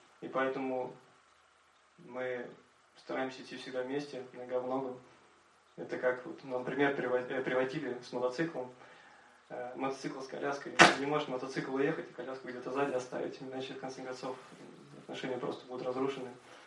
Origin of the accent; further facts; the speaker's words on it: Tallinn, Harju County, Estonia; девушка зовут Евгения, мы из Таллина.